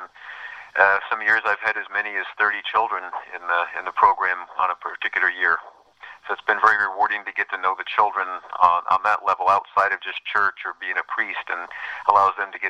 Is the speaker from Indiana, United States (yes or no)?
yes; Indiana, United States; And I was born here in Methodist Hospital, but grew up out in Hendricks County to the west.